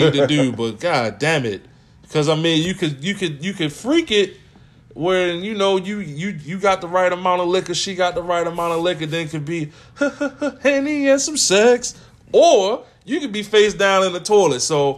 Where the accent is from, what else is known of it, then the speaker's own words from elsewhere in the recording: Baltimore, Maryland, United States; I don't care. I'm from Baltimore.